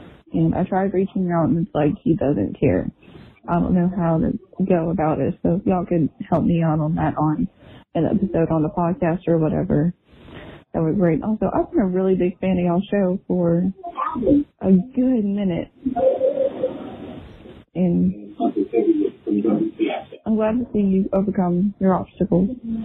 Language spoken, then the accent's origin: English; Orange, Texas, United States; also born or lived in Houston; I'm from Orange, Texas, but I lived in Houston for a little bit.